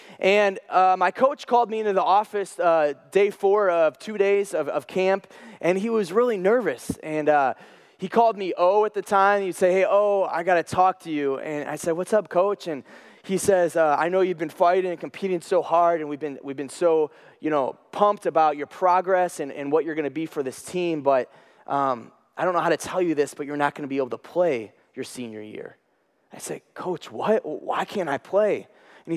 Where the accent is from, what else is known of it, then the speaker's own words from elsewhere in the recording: Cleveland, Ohio, United States; now in Illinois, United States; Well, I am from Cleveland, Ohio. Yes, I'm a big Ohio State fan, but I've been in Illinois for 3 years